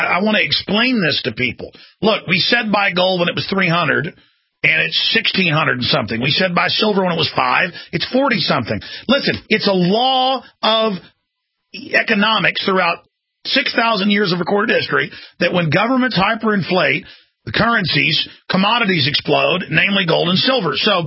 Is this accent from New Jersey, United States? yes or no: no; Texas, United States; I'm a Texan. I'm an American. I'm a trailblazer.